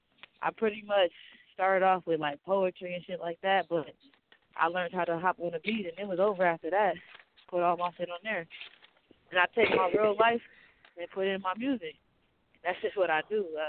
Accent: Missouri, United States; now in Westchester, United States; I'm from Missouri, born in Missouri, you know what I'm saying, moved around a lot. I rep 573, also rep 914 Westchester, out here in New York

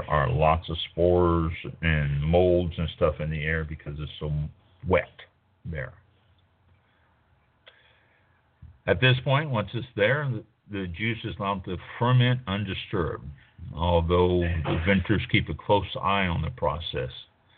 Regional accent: Norte, Portugal; But again, we're from the Douro region of Portugal.

